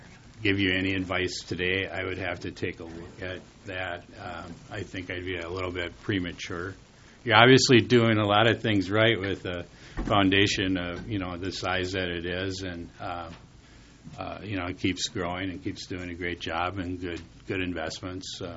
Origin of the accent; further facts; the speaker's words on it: New Ulm, Minnesota, United States; One is, I grew up in New Ulm.